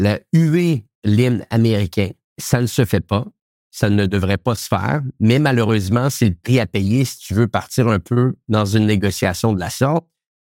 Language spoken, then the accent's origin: French; Canada; je pense que c'est également ça qu'on doit se poser comme question en tant que Canadien